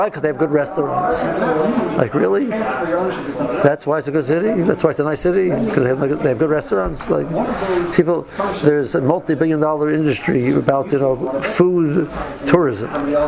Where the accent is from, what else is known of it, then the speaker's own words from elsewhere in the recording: Tel Sheva, Southern District, Israel; Now, I grew up in Tel Shiva. My first experience at Cholent was in Tel Shiva.